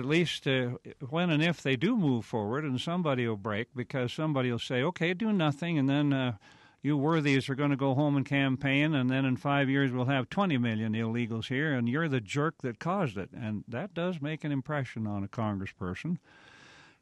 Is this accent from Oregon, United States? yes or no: no; Wyoming, United States; I'm from Wyoming.